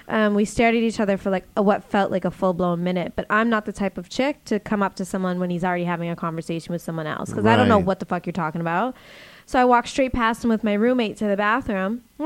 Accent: Boston, Massachusetts, United States; Mm-hmm. I'm from Boston.

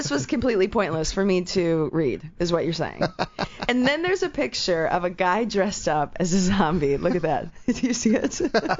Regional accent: Chicago, Illinois, United States; but I'm from Chicago and I like thick crust.

